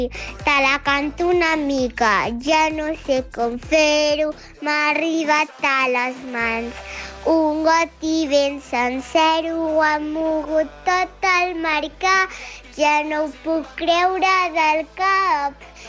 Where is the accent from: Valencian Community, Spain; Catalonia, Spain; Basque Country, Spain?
Catalonia, Spain; Manresa; Tengo 6 años. Soy de Manresa.